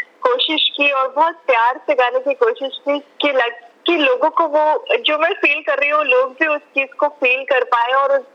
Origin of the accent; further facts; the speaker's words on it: Raipur, Chhattisgarh, India; मैं रायपुर छत्तीसगढ़ से हूँ तो वहां पर हमारा एक शो हुआ था